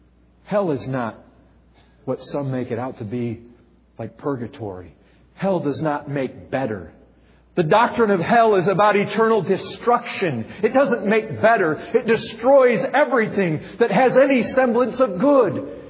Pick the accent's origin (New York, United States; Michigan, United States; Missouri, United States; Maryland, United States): Michigan, United States; I grew up in Michigan.